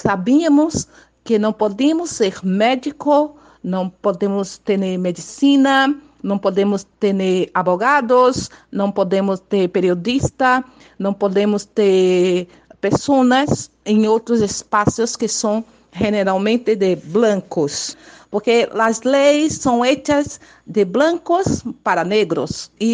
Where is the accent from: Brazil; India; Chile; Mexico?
Brazil; Spanish is a second language; nosotros somos brasileños, nacíamos aquí, afro-brasileños de la diáspora.